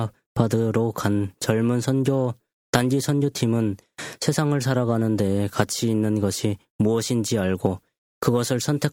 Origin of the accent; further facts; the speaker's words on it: North Korea; 제 생각에 북조선에서 나고 자란 사람들이 가장 큰 세계관은 개인보다 전체를 더 우선시하는 것이라고 생각합니다. 우리는 나서 자라면서